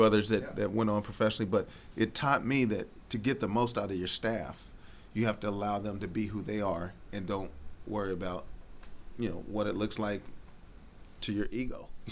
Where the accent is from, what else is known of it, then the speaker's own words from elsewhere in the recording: Riverside, California, United States; so being born and raised in Riverside